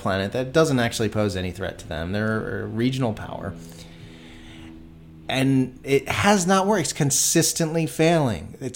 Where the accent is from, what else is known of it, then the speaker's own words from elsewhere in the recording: United States; because as an American, what I learned in school was that there are all these different countries